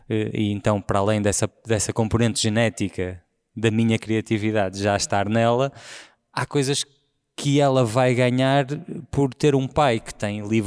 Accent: Porto, Portugal; É a minha casa, é o Porto, porque tenho uma ligação muito próxima, muito visceral à cidade onde cresci, ao povo que me compõe.

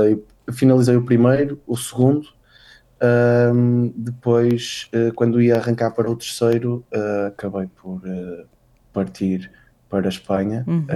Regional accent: Braga, Norte, Portugal; Sou de Braga, sou natural de Braga, nasci e criado, não é?

